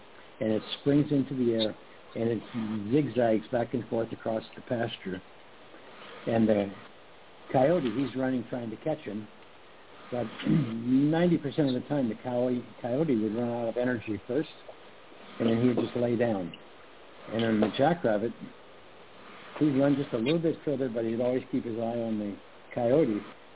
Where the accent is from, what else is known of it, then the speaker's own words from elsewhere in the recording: Montana, United States; I was raised in Montana, and I grew up as a cowboy, outdoor cowboy type.